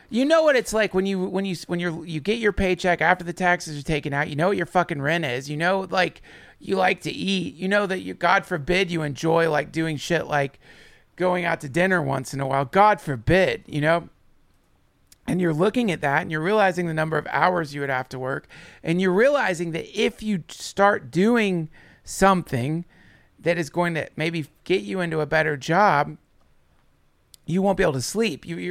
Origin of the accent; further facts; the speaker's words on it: Hendersonville, North Carolina, United States; so I grew up in Hendersonville. I would go to the Biltmore House.